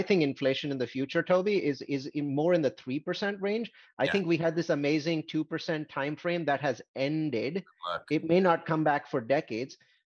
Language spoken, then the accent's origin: English; India; now in United States; India, I came from India, is 2 to 3x more expensive as a percentage of salaries as the US is